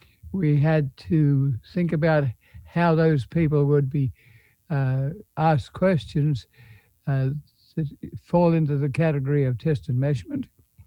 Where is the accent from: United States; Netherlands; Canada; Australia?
Australia; We started out, I came from Australia.